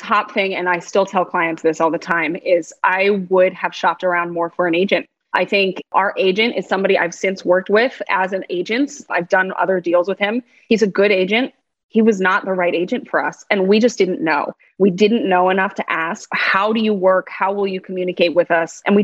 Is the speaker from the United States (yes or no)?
yes; Pennsylvania, United States; now in Boston, United States; Maybe he's not originally from here. I'm not either. I grew up in Pennsylvania